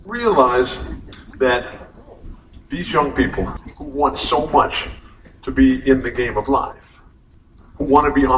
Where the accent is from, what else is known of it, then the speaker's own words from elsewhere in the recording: La Mesa, California, United States; I'm from La Mesa. I went to Helix.